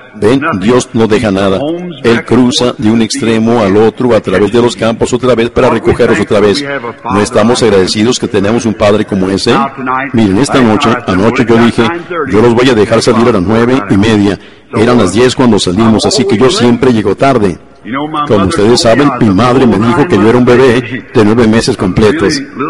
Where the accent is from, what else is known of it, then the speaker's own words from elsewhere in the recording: Louisville, Kentucky, United States; en Louisville, cuando él estuvo en mi ciudad natal